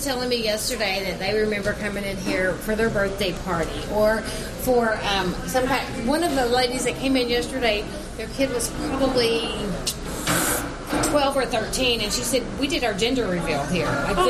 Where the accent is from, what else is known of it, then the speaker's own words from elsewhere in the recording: Texas, United States; So, you know, being a Texan, that, you know.